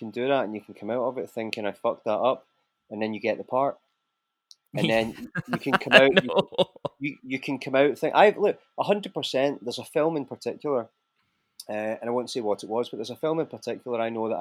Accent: Kilmarnock, Scotland, United Kingdom; as a kid growing up in Kilmarnock, my dream had been to go to London and do musicals.

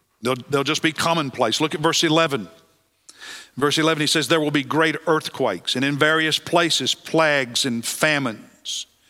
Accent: Kentucky, United States; Just this week, earlier this week in my home state of Kentucky, Indiana, Ohio, there were multiple tornadoes

